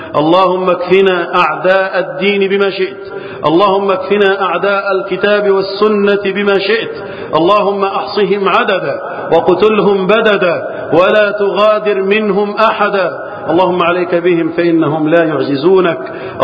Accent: Egypt; اللهم احفظ بلدنا مصر وسائر بلاد المسلمين من الفتن.

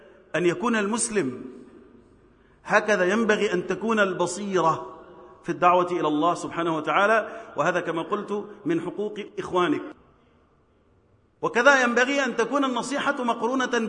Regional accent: Egypt; اللهم احفظ بلدنا مصر

